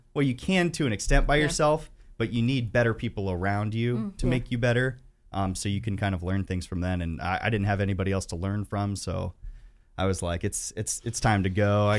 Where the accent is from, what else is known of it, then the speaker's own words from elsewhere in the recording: Columbus Grove, Ohio, United States; So I'm from Northwest Ohio, which is Columbus Grove in between Lima and Findlay. So it's just about an hour and a half north of here.